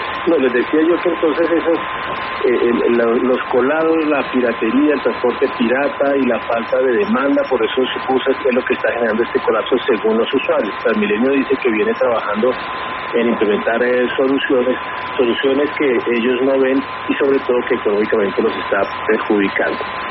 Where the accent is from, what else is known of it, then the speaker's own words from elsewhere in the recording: Bogotá, Colombia; hoy somos los bogotanos que estamos pagando las consecuencias.